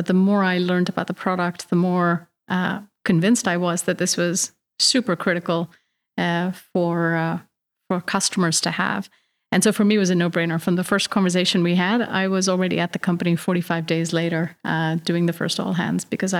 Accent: India; also born or lived in United States; now in Netherlands; So I'm originally from India, but spent most of my life in the US

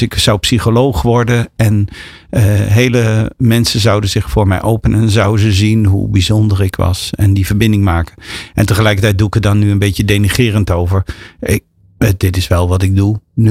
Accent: Duiven, Gelderland, Netherlands; ik ben opgegroeid in Duiven. Dat is het Almere van het Oosten.

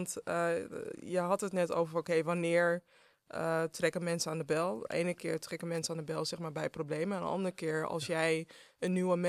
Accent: Netherlands; Ik heb Ghanese roots. Ik ben in Nederland geboren en getogen.

